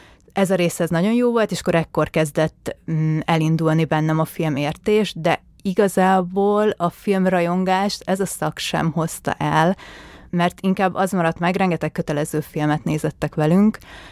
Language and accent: Hungarian; Szeged, Csongrád-Csanád, Hungary; born there; 1993. március 31-én születtem Szegeden.